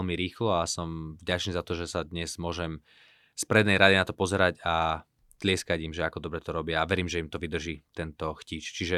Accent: Martin, Žilina Region, Slovakia; s ktorým som vyrastal v Martine

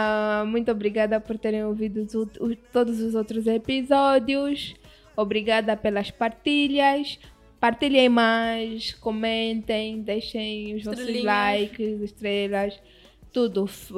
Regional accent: Angola; mostrar a nossa essência enquanto africana, enquanto angolana.

